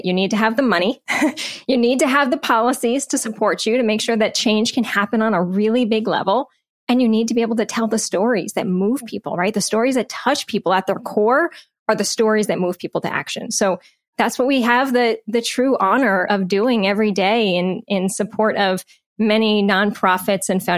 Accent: New Jersey, United States; So Steve, I grew up in Northern New Jersey. My mom was an elementary school teacher. My dad was a small business owner.

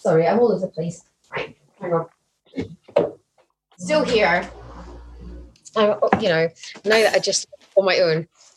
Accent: Scotland, United Kingdom; I'm Scottish, I'm getting old, I can say what I like.

